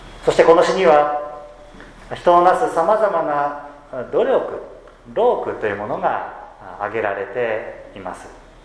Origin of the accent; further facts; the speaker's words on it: Seki, Gifu, Japan; now in Hamamatsu, Japan; 浜松の地で牧師を今しておりますけれども、私の出身は隣の岐阜県関市ですし、